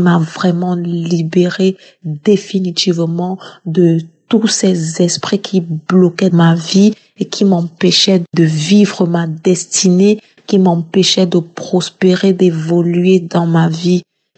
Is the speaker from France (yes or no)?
no; Cameroon; Je suis une Camerounaise et je réside au Cameroun.